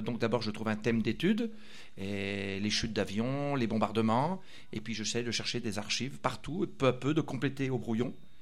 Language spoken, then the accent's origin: French; Thérouanne, Hauts-de-France, France; parce que moi, je suis plutôt de Terouanne, de Ledomarois.